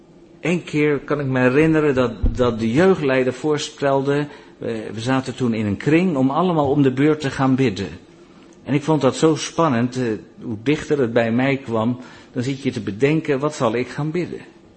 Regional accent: Netherlands; Als Nederlanders willen we het altijd eens zijn met elkaar

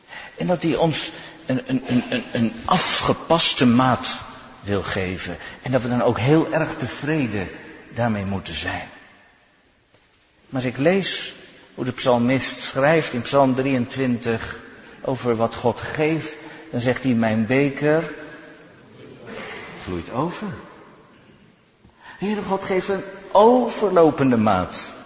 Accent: Haarlem, North Holland, Netherlands; We komen uit de stad van Corrie ten Boom, waar we ook wonen, Haarlem.

